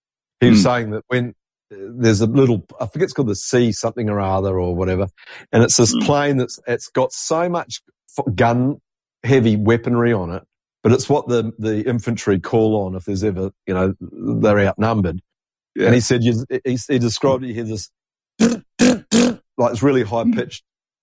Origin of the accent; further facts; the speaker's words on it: New Zealand; Growing up in New Zealand was a bit like England.